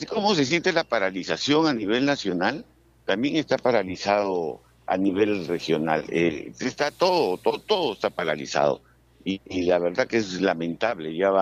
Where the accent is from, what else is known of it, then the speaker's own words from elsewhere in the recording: Piura, Peru; Nosotros también somos piuranos, somos la región, la segunda región quizás más importante del país.